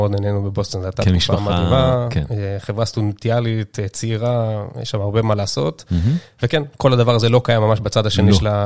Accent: Caesarea, Haifa District, Israel; born or raised there

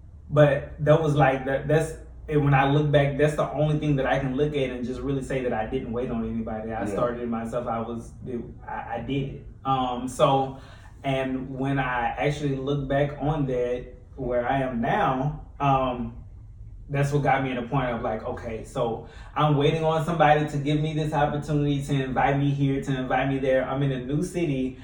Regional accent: Louisiana, United States; And I'm originally from Louisiana, for those who don't know

